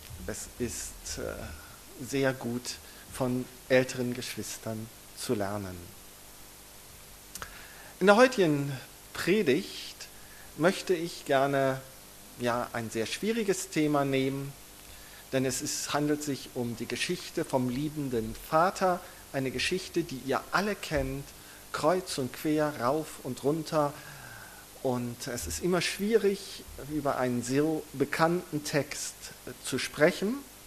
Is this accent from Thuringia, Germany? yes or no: no; Solingen, North Rhine-Westphalia, Germany; gebürtig in Solingen, dort auch aufgewachsen.